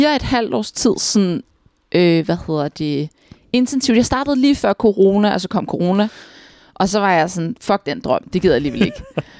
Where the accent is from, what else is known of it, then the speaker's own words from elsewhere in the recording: Slagelse, Zealand, Denmark; Jeg er fra Slagelse.